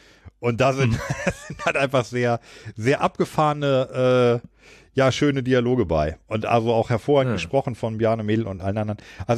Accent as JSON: {"language": "German", "town": "Großburgwedel", "region": "Lower Saxony", "country": "Germany", "tie": "born or raised there", "said": "Meinem Heimatdorf Großburg-Wedel."}